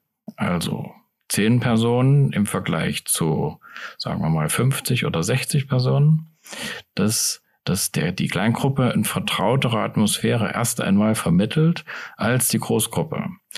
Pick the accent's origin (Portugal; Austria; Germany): Germany; East Germany; Bei der Trilog-Konferenz zum Beispiel, da rede ich halt als Deutscher oder manchmal auch als Ostdeutscher.